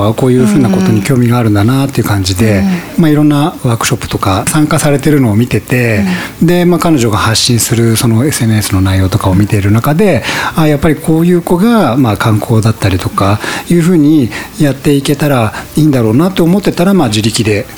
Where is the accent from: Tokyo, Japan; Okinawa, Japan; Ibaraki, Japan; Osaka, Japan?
Tokyo, Japan; なんか東京生まれ東京育ちなので、もう何でもあるんですよ